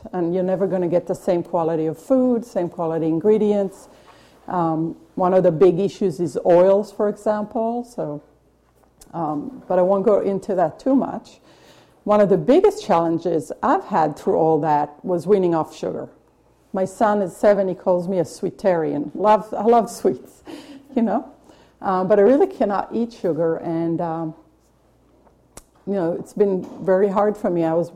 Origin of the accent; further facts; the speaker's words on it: Israel; moved away as an adult; I grew up in Israel. I left Israel when I was 21, so I spent, you know, a big part of my life in Israel.